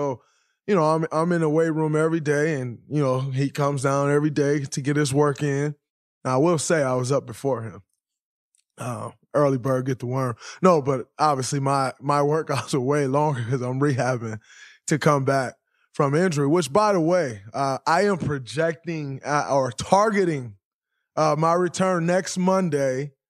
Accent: Saginaw, Michigan, United States; And I know that because I'm from Saginaw, Michigan, and they're one and the same.

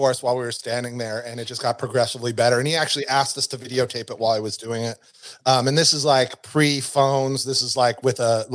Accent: Reno, Nevada, United States; Like, I'm from Reno, right?

